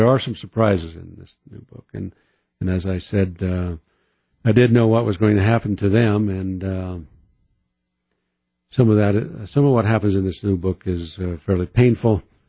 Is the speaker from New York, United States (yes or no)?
no; Cañon City, Colorado, United States; now in Salida, United States; I grew up out on the plains in eastern Colorado, then later went to high school in Canyon City, where Kathy, my wife, and I met one another